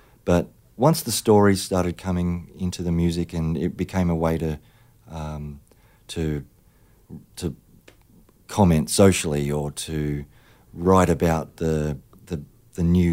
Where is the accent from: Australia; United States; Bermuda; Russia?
Australia; as an Australian